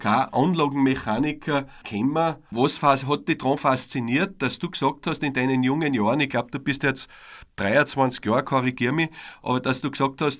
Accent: Austria; Bin auch ein bisschen stolz als Österreicher.

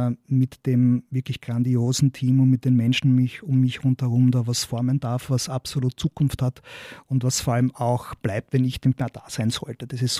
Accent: Fürstenfeld, Styria, Austria; Also ich komme aus der Steiermark, bin in Fürstenfeld geboren

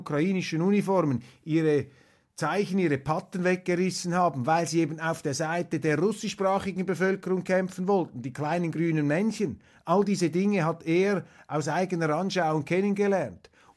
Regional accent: Switzerland; Und das muss uns natürlich als Schweizer massiv zu denken geben.

